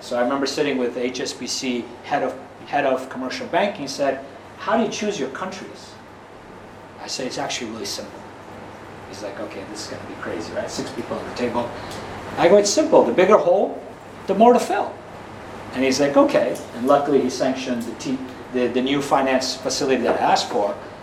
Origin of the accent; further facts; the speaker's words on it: Belgium; also born or lived in Canada / United States; My mom's also born in Tanzania, so we're actually Indian immigrants. I was raised in Belgium. The head office was in Belgium, so I was raised there. Then I finished my schooling in Canada, and then went to university in the US, to UPenn, the Warren School